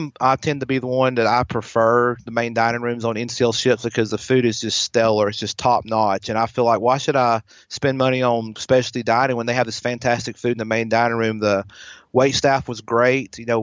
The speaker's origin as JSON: {"language": "English", "region": "the South", "country": "United States", "accent": "Southern", "said": "I'm a Southern boy, as you can tell by my accent."}